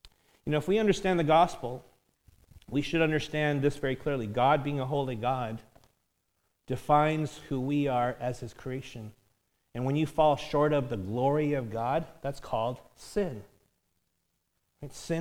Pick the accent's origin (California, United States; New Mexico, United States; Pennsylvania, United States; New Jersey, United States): California, United States; Los Angeles; born there; I was born in the U.S. I was born in South Central L.A., all right?